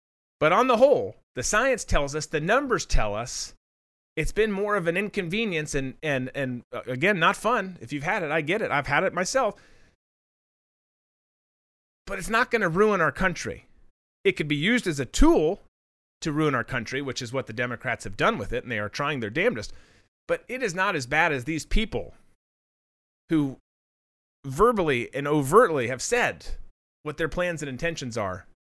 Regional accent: Jacksonville, Florida, United States; I should because I'm from Jacksonville.

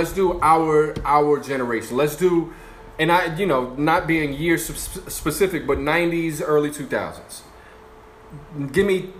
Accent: New York City, New York, United States; Didn't listen to … I'm from the Bronx, and I know his family.

